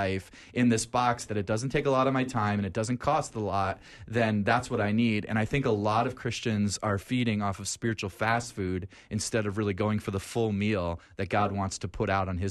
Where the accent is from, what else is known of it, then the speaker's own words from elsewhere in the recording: New Jersey, United States; I mean, I grew up on the East Coast, so right outside